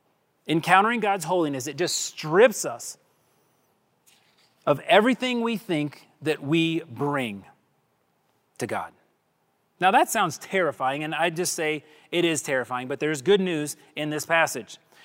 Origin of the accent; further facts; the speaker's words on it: the South, United States; And that does describe a bunch of people that I grew up with down in the South.